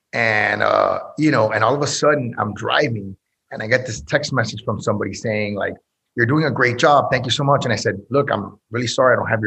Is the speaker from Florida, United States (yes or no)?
yes; Miami, Florida, United States; I think part of it is because I was born here in Miami.